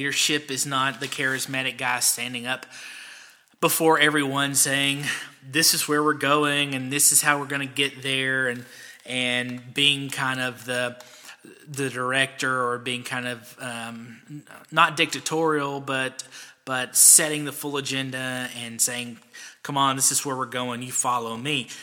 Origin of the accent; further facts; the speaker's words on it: Alabama, United States; I was born and raised in Alabama, so I'm an Alabama homer, especially when it comes to football.